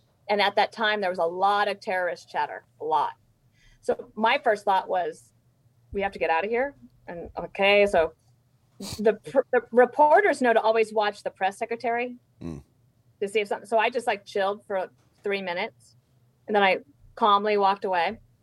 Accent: Wyoming, United States; I was like, "No, sir. I grew up in Wyoming. I'm a little tougher than that."

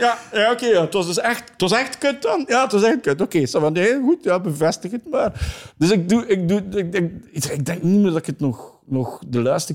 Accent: East Flanders, Belgium; ik ben een Oost-Vlaming, dus West-Vlaanderen en Oost-Vlaanderen is eigenlijk gewoon mijn grootste speelvijver. Ook gewoon omdat mijn accent het nauwste aansluit. Mm-hmm. Van Oost-Vlaanderen, uiteraard, maar ook bij West-Vlamingen en zo.

